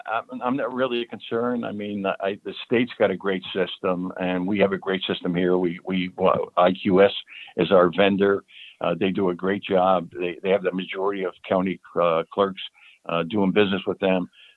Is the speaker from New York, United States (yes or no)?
yes; Troy, New York, United States; In the area, North Greenbush. I reside in North Greenbush. I was born and raised in Troy.